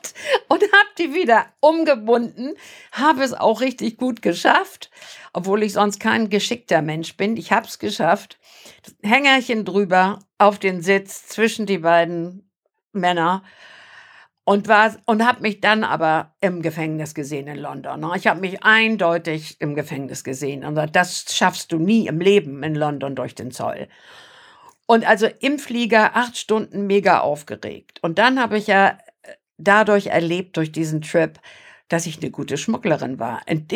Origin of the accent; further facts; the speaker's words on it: Germany; Ich sag, ich bin Deutsche.